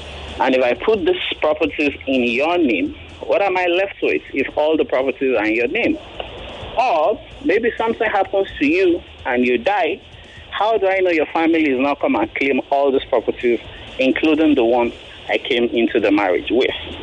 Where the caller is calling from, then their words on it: Ikeja, Lagos, Nigeria; I'm calling from Ikeja this afternoon.